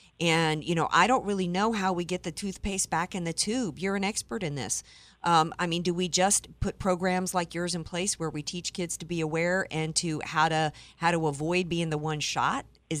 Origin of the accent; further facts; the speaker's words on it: the South, United States; In fact, I suggest that I grew up in the South, Adam, and half the dudes I went to high school with rolled up in trucks with loaded gun racks in the back